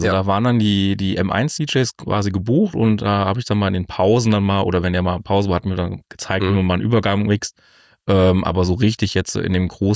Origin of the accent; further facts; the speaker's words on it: Künzell, Hesse, Germany; also born or lived in Lauterbach; schon in Künzell in den Kindergarten gegangen und auch in Künzell zur Grundschule, in Petersberg zur Realschule. Also ich habe meine Kindheit eigentlich größtenteils in der Fuldaer Umgebung verbracht.